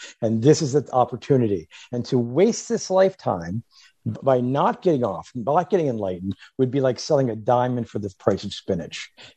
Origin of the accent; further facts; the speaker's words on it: St. Petersburg, Florida, United States; I'm from St. Petersburg, Florida, the Philadelphia Phillies, the baseball team, spring train in the town next to it, Clearwater.